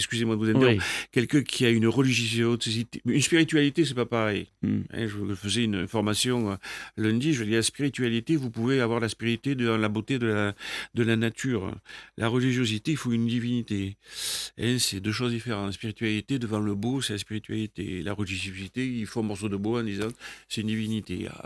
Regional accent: Hauts-de-France, France; En plus, moi, je viens de l'Aisne

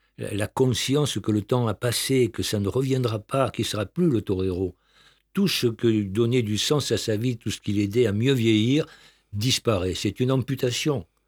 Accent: Auvergne-Rhône-Alpes, France; En fait, si on était exact, je ne devrais pas … puisque je suis auvergnat.

